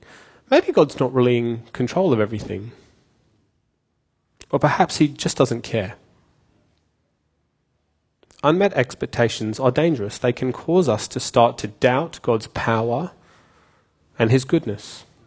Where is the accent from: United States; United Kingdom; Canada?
United Kingdom; As you may or may not know, I'm British, and that means that I'm cynical.